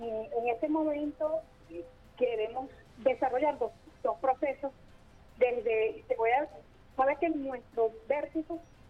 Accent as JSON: {"language": "Spanish", "country": "Venezuela", "said": "nuestra postura como mujer venezolana es seguir profundizando toda la historia"}